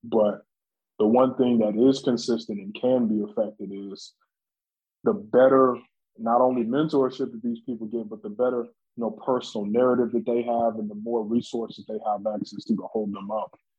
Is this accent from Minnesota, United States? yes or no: no; Tulsa, Oklahoma, United States; Being born in this town and having the lineage that I do has always given me some sort of responsibility, a feeling of responsibility towards the Black Wall Street legacy, not only as it relates to Tulsa